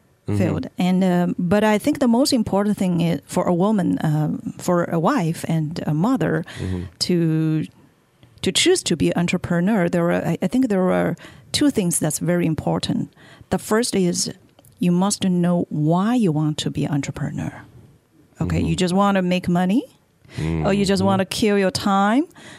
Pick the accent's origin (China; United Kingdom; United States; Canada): China; Hefei, Anhui; Oh, it's in the it's in the east, Middle East of China. It's called Hefei.